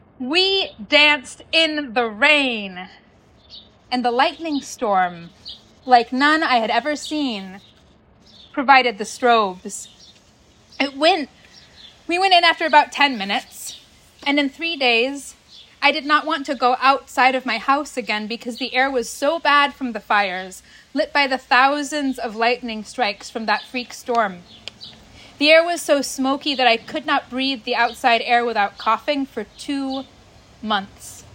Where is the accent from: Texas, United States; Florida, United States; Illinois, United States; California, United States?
California, United States; when my home state of California was incinerated